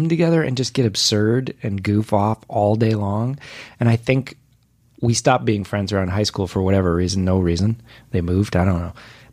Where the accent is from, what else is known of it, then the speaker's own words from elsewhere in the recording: Whittier, California, United States; Whittier, California.